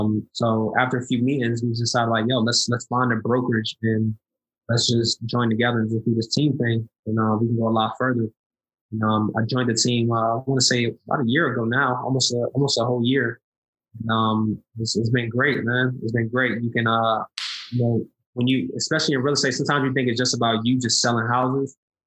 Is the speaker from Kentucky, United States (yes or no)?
no; New York, United States; Yeah, I'm a Giants man. I'm from New York.